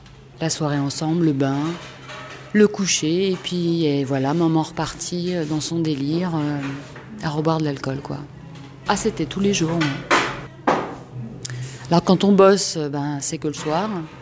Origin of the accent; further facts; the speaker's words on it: Évian-les-Bains, Auvergne-Rhône-Alpes, France; Je viens d'Évian-les-Bains, alors ça fait rire. Ville d'eau.